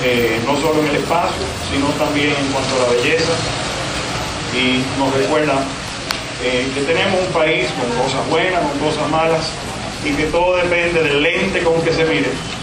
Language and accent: Spanish; Dominican Republic; Y nosotros, de aquí, estamos acostumbrados al colorido, a diario. Nacimos y nos movemos entre colores.